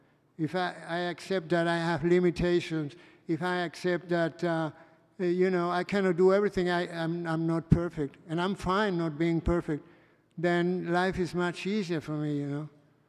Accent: Spain; I'm an addict. I'm from Spain, and I live in Spain.

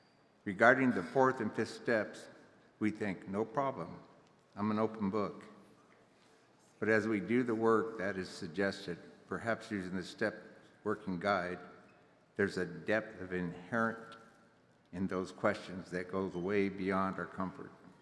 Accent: Albuquerque, New Mexico, United States; I'm an addict from Albuquerque.

